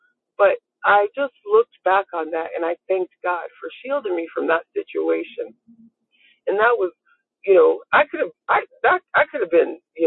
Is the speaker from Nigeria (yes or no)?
yes; Nigeria; she was like, where are you from? I said, I'm Nigerian.